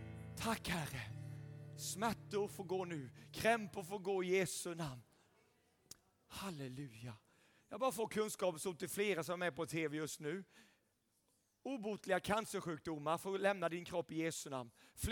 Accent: Sävsjö, Jönköping County, Sweden; Jag brukar skoja, jag är en enkel smålänning. Min pappa, han var en bondpojk. Min mamma var en bondflicka. Jag kommer från en liten plats, minsta stan i hela Sverige, Sävsjö.

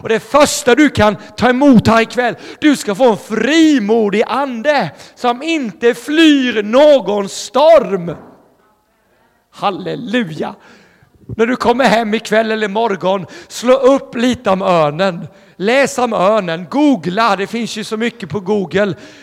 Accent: Småland, Sweden; Och det är inte för att jag är någon speciell person. Jag är en enkel smålänning.

